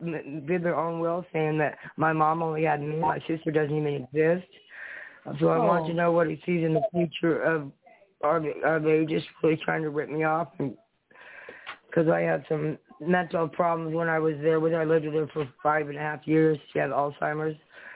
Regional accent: Nevada, United States; I'm from Nevada. You know Nevada?

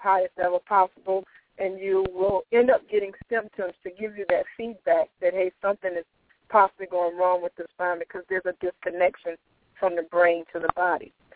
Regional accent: Denmark, South Carolina, United States; I grew up in South Carolina, a small town called Denmark, where I was born and raised.

